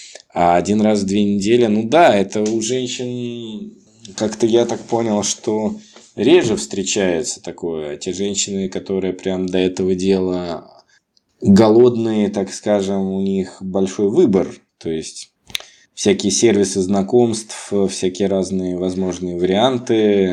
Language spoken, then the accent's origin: Russian; Moscow, Russia; А я был москвичом, ну, то есть, все знали, что я из Москвы, что мы сюда приехали, просто как бы даже живем тут, но вообще мы из Москвы.